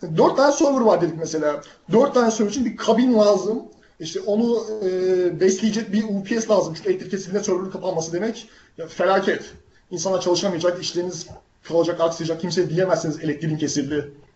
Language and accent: Turkish; Istanbul, Turkey; born there; 93 yılında İstanbul'da doğdum.